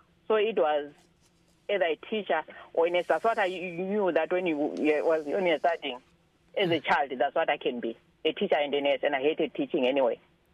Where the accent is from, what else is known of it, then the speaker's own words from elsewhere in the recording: Matabeleland South, Zimbabwe; Well, I grew up in Matabeleland South, in rural Matabeleland South. And I had all my education from grade 1 up to form 4 in rural Matabeleland South.